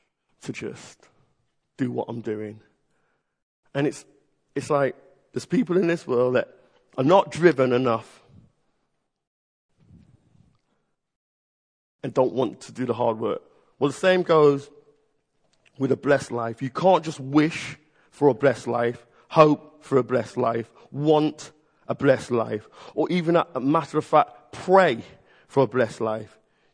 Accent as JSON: {"language": "English", "town": "Liverpool", "region": "North West England", "country": "United Kingdom", "tie": "born or raised there", "said": "In the fact that I grew up in Liverpool, and I used to almost, I mean, I grew up in the church"}